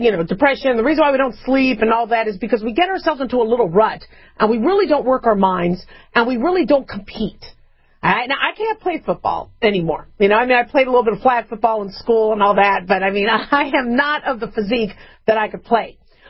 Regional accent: Las Vegas, Nevada, United States; I know I'm from Vegas, and, you know, we don't really like to talk about gambling too much on this show.

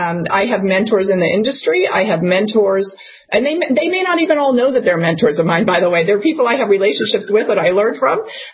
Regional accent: Washington, District of Columbia, United States; now in New York City, United States; I didn't grow up in New York City, where I live now, I grew up in Washington, D.C.

